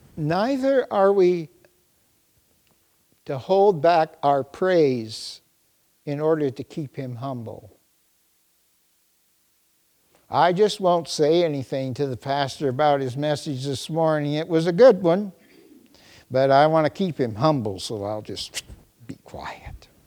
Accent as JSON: {"language": "English", "country": "Canada", "said": "I came from Canada, the land of kings and queens"}